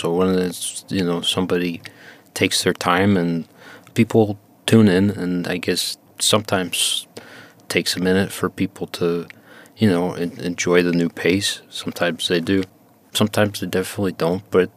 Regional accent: Buffalo, New York, United States; It seemed a lot like where I grew up in Buffalo, with the a former kind of industrialized place.

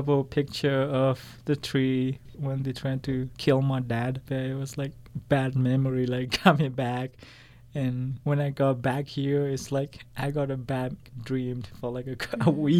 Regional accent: Myanmar; English is a second language; moved away; I'm from Myanmar, and I came here as a refugee.

